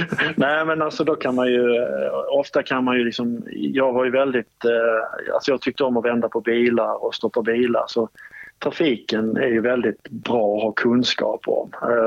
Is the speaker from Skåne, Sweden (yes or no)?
yes; Malmö, Skåne, Sweden; att jag har närmare till min hemstad Malmö